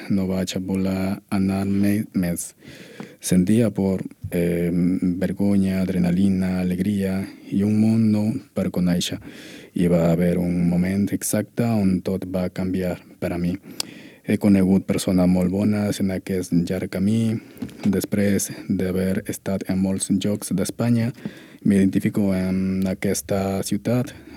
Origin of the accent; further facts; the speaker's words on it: Peru; Catalan is a second language; now in Barcelona, Spain; vinc de Perú